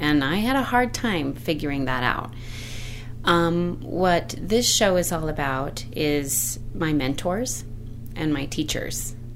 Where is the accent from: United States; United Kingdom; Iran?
United States; Glenwood Springs, Colorado; especially coming from this small town. You know, I'm from Glenwood Springs.